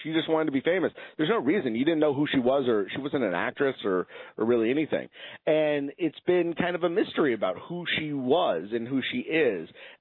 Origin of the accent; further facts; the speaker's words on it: Los Angeles, California, United States; She's very famous, and growing up in Los Angeles, I was very well known for me.